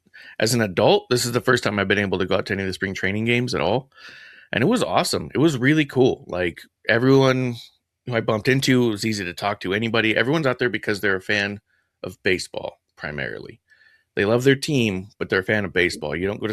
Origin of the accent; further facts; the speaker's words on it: Tucson, Arizona, United States; We used to hit up the Diamondbacks game sometimes growing up in Tucson.